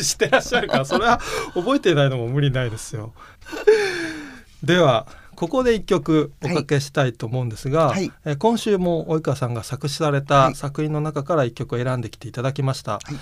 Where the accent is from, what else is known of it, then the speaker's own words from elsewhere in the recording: Wakayama, Japan; 僕も関西人なんで、もう和歌山に帰るとテレビつけたら鷹人さんが出て ねこう喋ってるので、